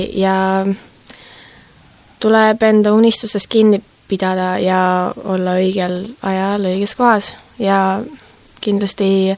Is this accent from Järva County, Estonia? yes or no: no; Tallinn, Harju County, Estonia; also born or lived in Tartu; now in Kuressaare, Estonia; olen pärit Tallinnast tegelikult. Ja sündisin Tallinnas ja käisin lasteaias seal ja koolis ja elasin seal nii kaua, kuni läksin Tartu ülikooli. Ja peale Tartut tulin siia Kuressaarde.